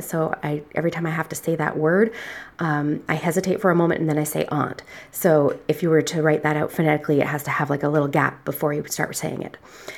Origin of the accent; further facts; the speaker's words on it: Canada; I already said that. I'm Canadian, which plenty of you can probably already tell.